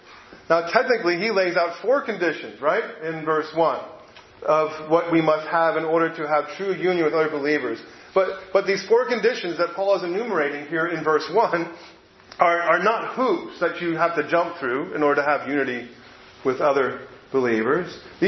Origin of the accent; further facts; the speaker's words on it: New Jersey, United States; also born or lived in Georgia, United States; I'm not a native Texan, right? I'm from Jersey, the new one, New Jersey, on the East Coast. But growing up in the Northeast, when I moved to the South years ago, when we lived in Georgia